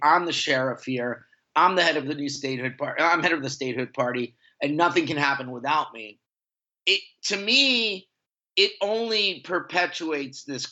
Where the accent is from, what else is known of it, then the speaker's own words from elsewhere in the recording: Puerto Rico; because I was born in Puerto Rico, because this, you know, I am Puerto Rican